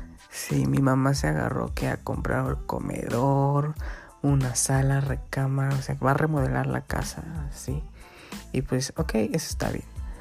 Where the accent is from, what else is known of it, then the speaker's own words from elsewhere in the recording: Guerrero, Mexico; aquí estoy en mi pueblito, en Guerrero